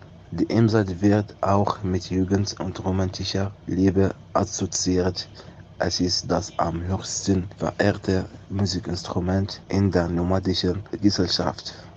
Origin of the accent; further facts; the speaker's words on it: Algeria; Ich komme aus Algerien. Ich bin 26 Jahre alt.